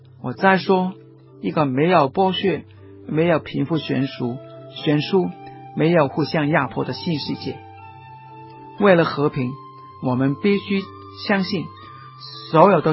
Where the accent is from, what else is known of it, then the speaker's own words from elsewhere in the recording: Hong Kong; 我们香港每年的人的生产总值已经有3万块美金